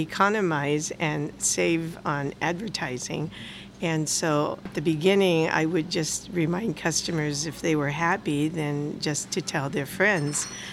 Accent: Reedley, California, United States; now in Morro Bay, United States; Yes, I did. I grew up in Reedley, California, and I was formerly a teacher over there. And when our kids grew up and my husband retired, we decided to move over here to the coast, and that's how we ended up in Morro Bay.

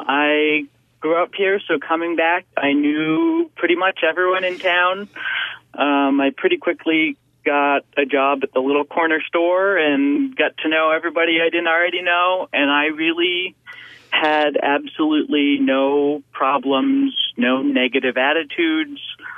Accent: Calais, Vermont, United States; I'm a 32-year-old trans woman who was born and raised in Callis, and I moved to D.C. after college and transitioned while I was there, and then moved back to my hometown and have been here ever since.

